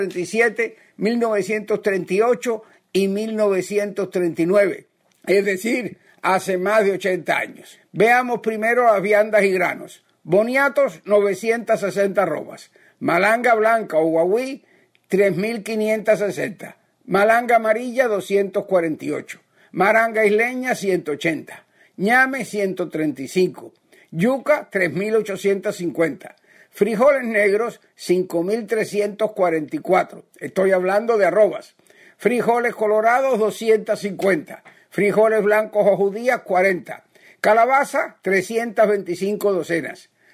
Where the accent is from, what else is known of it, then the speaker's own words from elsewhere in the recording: Unión de Reyes, Matanzas, Cuba; Unión de Reyes, mi pueblo, era antes de 1976 uno de los municipios más pequeños de toda Cuba